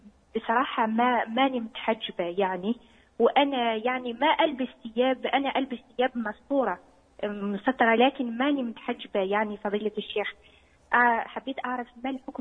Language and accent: Arabic; Algeria; now in France; أنا جزائرية مقيمة في فرنسا